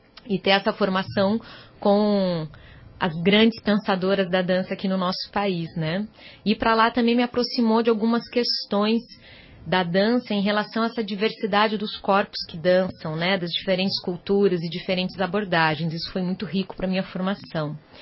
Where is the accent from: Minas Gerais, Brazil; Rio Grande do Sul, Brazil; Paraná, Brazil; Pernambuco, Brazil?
Paraná, Brazil; Curitiba; Sou curitibana.